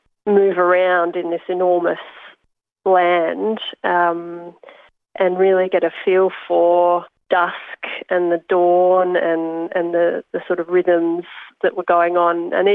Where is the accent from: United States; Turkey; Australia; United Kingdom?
Australia; Perth, Western Australia; I mean, I'm from Perth. I'm born and bred